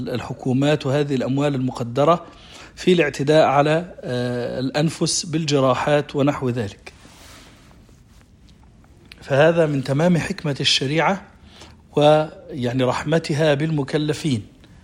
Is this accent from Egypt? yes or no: yes; Egypt; يعني خربوش زي ما احنا بنسميه عندنا في مصر